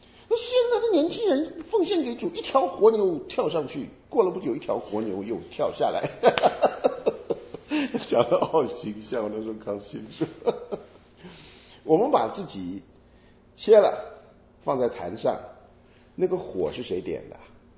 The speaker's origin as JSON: {"language": "Chinese", "country": "Taiwan", "said": "尤其是包括我们自己从台湾来的一样"}